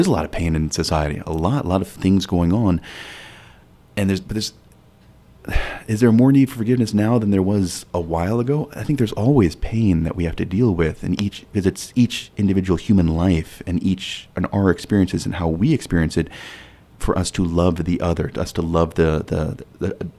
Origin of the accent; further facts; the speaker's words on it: Southeast, United States; also born or lived in Illinois; No, I grew up all over the Southeast United States. I was born outside Chicago and lived in several different places.